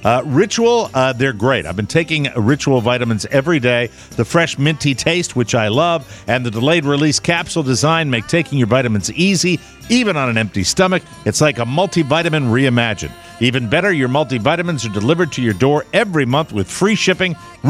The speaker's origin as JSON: {"language": "English", "town": "Glastonbury", "region": "Connecticut", "country": "United States", "tie": "born or raised there", "said": "He lived in Glastonbury, my hometown, for 40 years."}